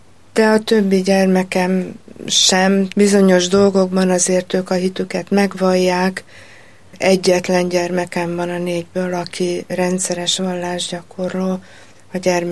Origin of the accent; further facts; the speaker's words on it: Budapest, Hungary; mi budapestiek vagyunk, és én Pécsen jártam egyetemre.